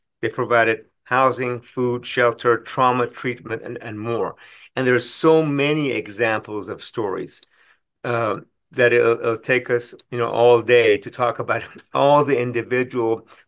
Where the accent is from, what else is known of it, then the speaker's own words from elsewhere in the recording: Iran; moved away; We were lucky enough to be born into a middle-class family in Iran, by the way. We're immigrants from Iran.